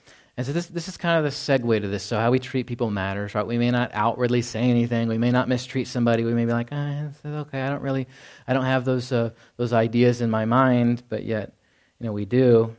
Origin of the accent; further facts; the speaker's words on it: Fort Worth, Texas, United States; So I grew up in Dallas, Fort Worth. We would go to downtown Fort Worth area